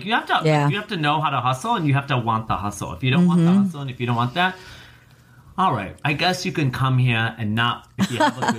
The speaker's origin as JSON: {"language": "English", "town": "Rockford", "region": "Illinois", "country": "United States", "tie": "born or raised there", "said": "oh, I grew up in Rockford."}